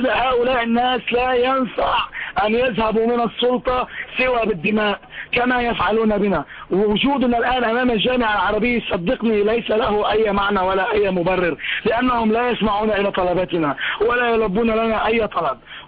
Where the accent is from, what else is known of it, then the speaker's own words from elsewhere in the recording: Syria; الأوضاع التي تحدث عندنا في سوريا